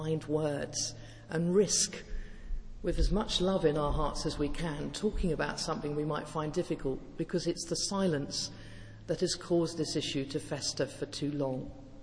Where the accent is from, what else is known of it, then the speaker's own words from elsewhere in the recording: Guernsey; I come from Guernsey in the Channel Islands, and for those of you who've been there, it's a beautiful island, but it is caught in a little bit of a time warp. I suggest we're about 50 years behind the mainland.